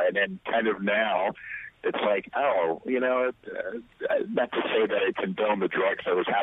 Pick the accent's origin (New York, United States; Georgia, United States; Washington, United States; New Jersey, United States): New York, United States; New York City; also born or lived in Florida / Louisiana; I grew up in Harlem in the 80s. Left, moved to Florida, went to college in Louisiana, came back to New York in 2005